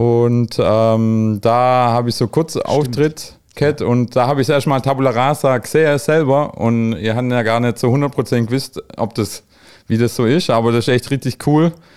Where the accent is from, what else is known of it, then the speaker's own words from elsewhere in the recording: Schorndorf, Baden-Württemberg, Germany; Also ich bin ja Remstäler. Also ich komme aus Schorndorf.